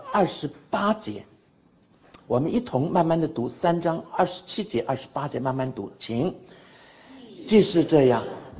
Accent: China; 而这个律法的角度来切入谈神的救恩，对我们中国人来说好像不太实际

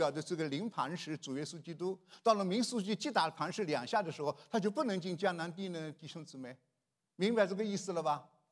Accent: Shanghai, China; 因为我上海人讲话快，像放机关枪一样的啊。

